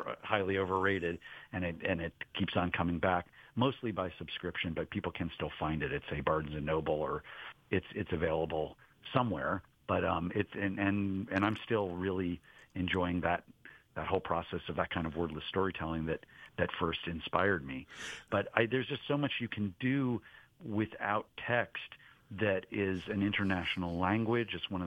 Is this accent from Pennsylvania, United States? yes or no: no; Cleveland, Ohio, United States; I mean, Seth and I grew up in Cleveland, one street away.